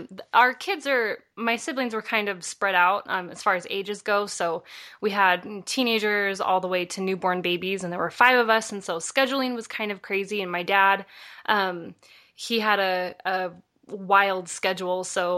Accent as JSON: {"language": "English", "town": "Provo", "region": "Utah", "country": "United States", "tie": "born or raised there", "said": "Yeah, so I grew up in Provo, Utah. I was born and raised there, just a few miles or maybe even just a mile south of BYU."}